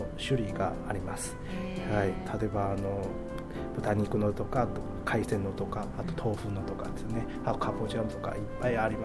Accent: Shenyang, Liaoning, China; Japanese is a second language; now in Japan; 私の出身地は信陽で、東北地方一番大きな町です

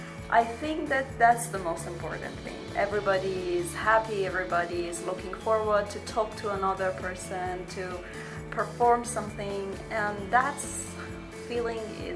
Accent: Iran; I'm from Iran.

